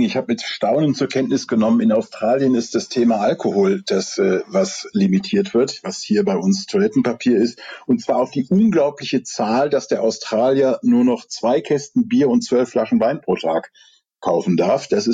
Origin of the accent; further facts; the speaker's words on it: Rhineland, Germany; ich komme ja aus dem Rheinland